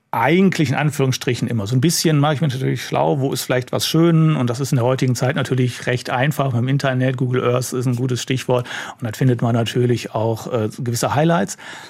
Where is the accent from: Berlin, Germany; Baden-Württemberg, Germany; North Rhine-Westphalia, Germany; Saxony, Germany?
North Rhine-Westphalia, Germany; Neuss; born there; manchmal besser aus als in Neuss, wo ich geboren bin, weil ich unheimlich lange dort auf der Insel auch gelebt und gearbeitet habe.